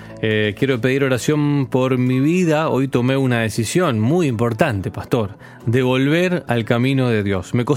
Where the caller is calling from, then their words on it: Misiones, Argentina; de Misiones, Argentina.